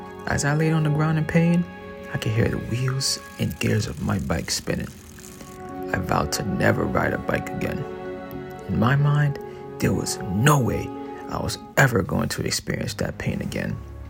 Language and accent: English; Brooklyn, New York, United States; Growing up in Brooklyn, summertime was my favorite time of year.